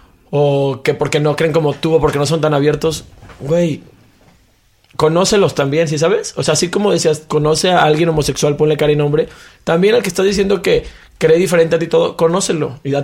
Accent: Mexico; Como mexicano, a veces ya vas a Estados Unidos y te sientes de que ofendido

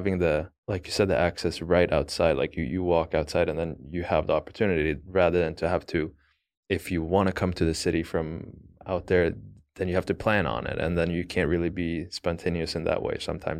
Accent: Stockholm, Stockholm County, Sweden; English is a second language; For me, it's just I'm from Stockholm. Lived basically in the city for some time growing up and just having everything close.

